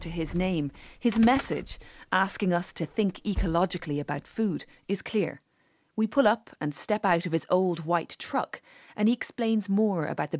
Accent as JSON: {"language": "English", "country": "Ireland", "said": "In my home country of Ireland"}